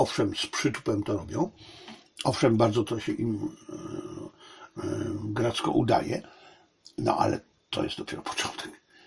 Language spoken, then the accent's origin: Polish; China; ja w każdym razie, jako Chińczyk, mam tę nadzieję, że ta współpraca obu stron się powiedzie.